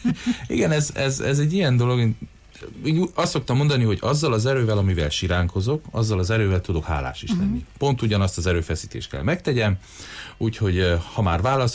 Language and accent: Hungarian; Hungary; mert magyarok vagyunk, szeretünk siránkozni.